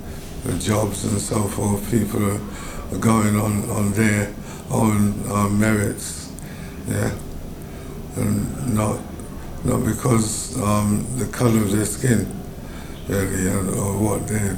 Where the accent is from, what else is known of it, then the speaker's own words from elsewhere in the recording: Lewisham, London, United Kingdom; growing up in Lewisham, yeah.